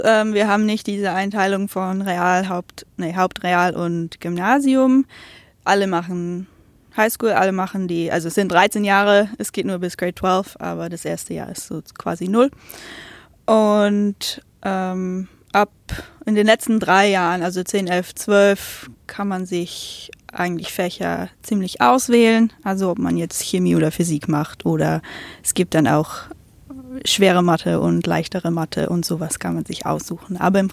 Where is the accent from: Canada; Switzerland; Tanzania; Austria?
Canada; Ja, ich komme aus Kanada. Ich bin dort geboren und aufgewachsen.